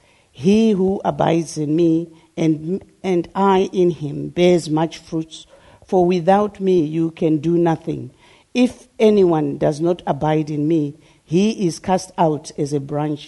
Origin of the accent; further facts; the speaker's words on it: Zimbabwe; Originally, I was born in Zimbabwe, which was then Southern Rhodesia, about 61 years ago. And I was the daughter of a policeman